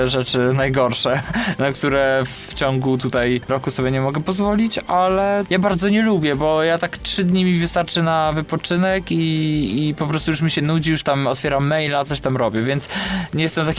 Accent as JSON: {"language": "Polish", "region": "Subcarpathian Voivodeship", "country": "Poland", "said": "Pochodzę z małej wsi na Podkarpaciu."}